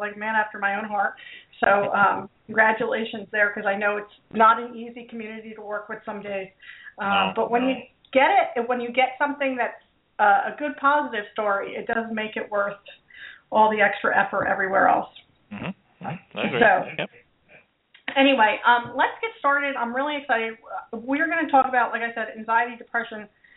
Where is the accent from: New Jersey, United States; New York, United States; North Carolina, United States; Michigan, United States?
New Jersey, United States; Our first guest is from my home state in New Jersey.